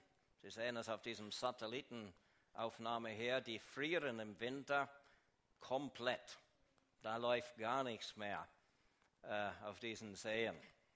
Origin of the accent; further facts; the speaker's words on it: Kingston, Ontario, Canada; first language English; German is a second language; also born or lived in Toronto; now in Switzerland; Ich wohne zwar in der Schweiz, meine Frau ist Schweizerin, aber ich bin und bleibe Kanadier. Ich bin kein Schweizer. Ich bin in Toronto geboren. In Kingston aufgewachsen, dort habe ich einige Jahre unterrichtet